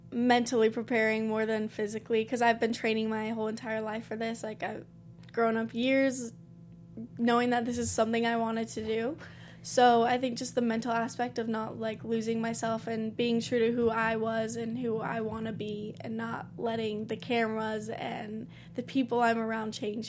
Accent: Salem, Utah, United States; I'm originally from Salem, Utah.

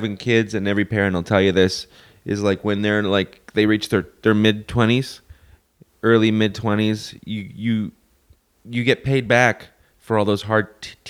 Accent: Canada; I'm Canadian, immigration issues, everything's fine.

